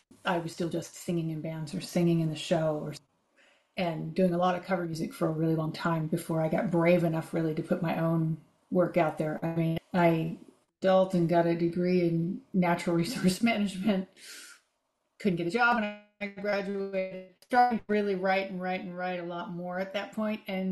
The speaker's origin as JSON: {"language": "English", "town": "Washington", "region": "District of Columbia", "country": "United States", "tie": "born or raised there", "said": "So I grew up in the Washington, D.C. area, which was extraordinarily eclectic."}